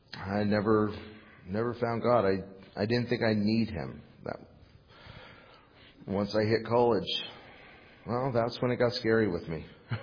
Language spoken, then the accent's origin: English; Chatham, Ontario, Canada; Okay. I grew up in Chatham, Ontario.